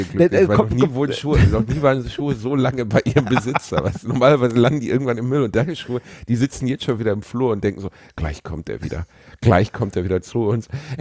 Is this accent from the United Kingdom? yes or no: no; North Rhine-Westphalia, Germany; bin Westfale